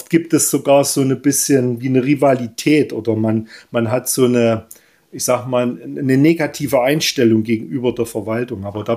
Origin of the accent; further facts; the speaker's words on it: Oelsnitz, Saxony, Germany; also war Stadtrat in meiner Heimatstadt Oelsnitz im Erzgebirge, war Mitglied des Kreistages im Erzgebirgskreis.